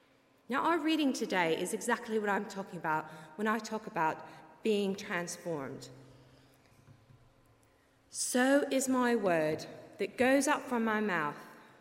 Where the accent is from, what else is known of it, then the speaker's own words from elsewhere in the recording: Kentucky, United States; now in United Kingdom; So I'm originally from Kentucky, but I've now lived in England for over 16 years. So I have a bit of a mesh of an accent